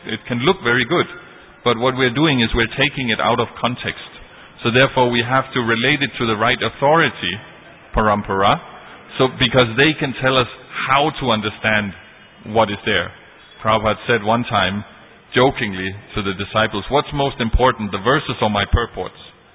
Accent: Denmark; I'm from Denmark. Denmark is the most atheistic place in the world, except Sweden, which is the country right next to.

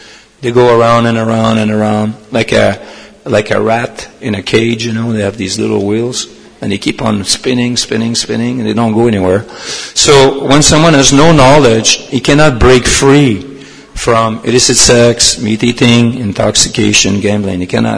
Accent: Canada; like I'm from Canada, and in Canada, if you go any city of Canada

